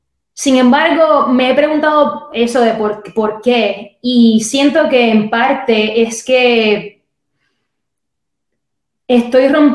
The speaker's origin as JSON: {"language": "Spanish", "country": "Puerto Rico", "moved": "yes", "said": "qué puedo hacer desde aquí como puertorriqueña"}